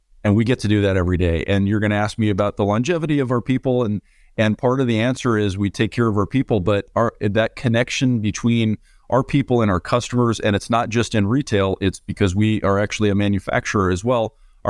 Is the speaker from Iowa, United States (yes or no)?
no; San Francisco, California, United States; born there; I was born in San Francisco. I'm a West Coast guy.